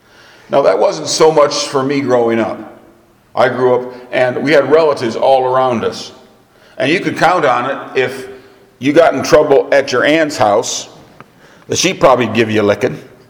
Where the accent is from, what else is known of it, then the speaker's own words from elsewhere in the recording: Michigan, United States; When I was growing up in Michigan, they always talk about putting up preserves.